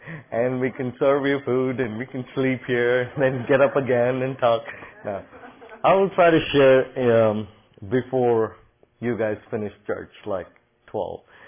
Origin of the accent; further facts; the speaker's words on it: Bangalore, Karnataka, India; born there; I'm from India. … I'm from India. And I was born in the south part of India called Bangalore. And my city, as I said, we have about 8 million people.